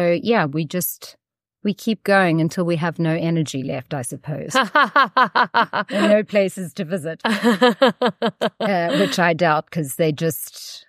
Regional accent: Eastern Cape, South Africa; moved away; So very much a South African native. Haven't lived there for a long time, though. But I grew up in the Eastern Cape. My parents are still there, and they farm, and literally in the middle of nowhere.

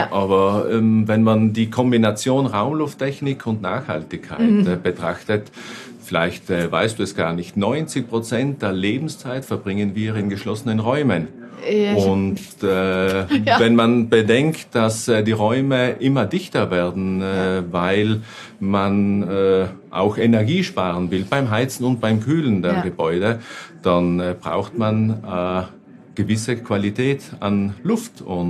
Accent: Tyrol, Austria; Man hört es vielleicht ein bisschen. Ich bin kein typischer Deutscher. Ich bin auch kein Österreicher, aber zumindest ein Tiroler.

